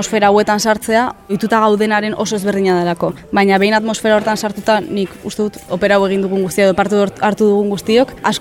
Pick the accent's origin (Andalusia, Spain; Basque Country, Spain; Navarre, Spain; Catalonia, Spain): Basque Country, Spain; Vitoria-Gasteiz; Ni oraintxe bertan Donostiko kontserbatorioan nago ikasten kantu lirikoa, baina Gasteizen hasi nintzen, ni Gasteizkoa naiz